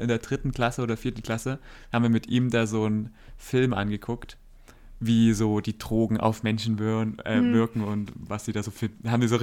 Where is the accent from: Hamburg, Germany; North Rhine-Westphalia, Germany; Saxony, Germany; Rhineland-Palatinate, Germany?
Saxony, Germany; Und dann war auch einmal so die Polizei, glaube ich, bei uns und da gab es dieses Maskottchen bei uns in Sachsen.